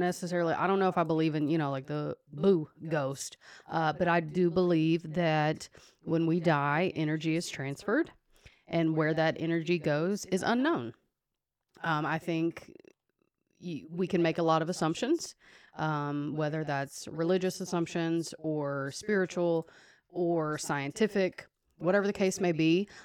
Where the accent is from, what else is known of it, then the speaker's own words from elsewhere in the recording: the South, United States; Well, I think especially like growing up in the South where we do, like there is this predetermined path